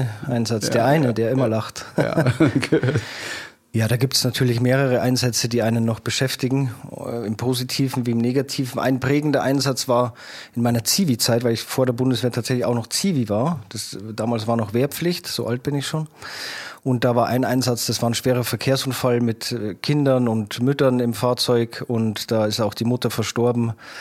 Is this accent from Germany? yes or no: yes; Landshut, Bavaria, Germany; Ich komme aus Landshut in Niederbayern.